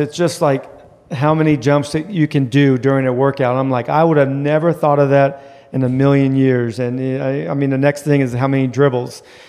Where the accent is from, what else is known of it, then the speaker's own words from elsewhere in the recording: Lathrop, California, United States; Lathrop, Manteca. It's about 90 miles north of Fresno.